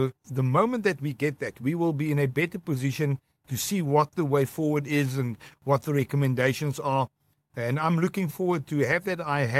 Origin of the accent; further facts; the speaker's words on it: Tzaneen, Limpopo, South Africa; I grew up in Tzaneen.